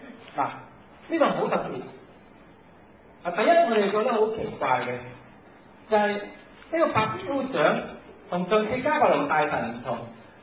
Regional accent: China; 我哋中國人做即係出賣國家就叫漢奸啊嘛

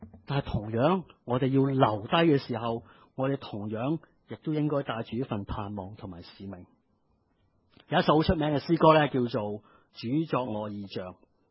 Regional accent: Hong Kong; 我嘅祖先咧就喺宋朝嘅时候咧就由北方就移居落咗嚟广东，跟住到我阿爷嗰代咧，我阿爷就由广东就移居就嚟咗香港。

